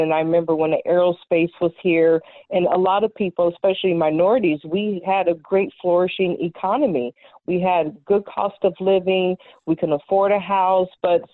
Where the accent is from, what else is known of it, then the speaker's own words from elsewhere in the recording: Los Angeles, California, United States; I was born here in California, born in Los Angeles. My parents divorced when I was little.